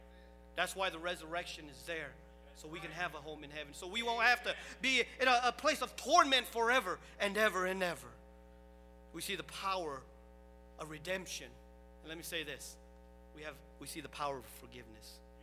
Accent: Massachusetts, United States; also born or lived in Cambodia; I'm from Massachusetts.

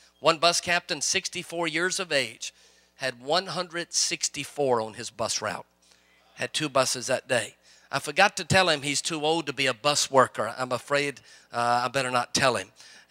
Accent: Louisiana, United States; And I was speaking in my home state.

